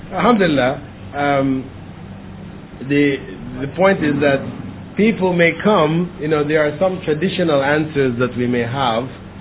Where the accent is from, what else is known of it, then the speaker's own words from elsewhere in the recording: Cuba; Yeah, I'm from Cuba.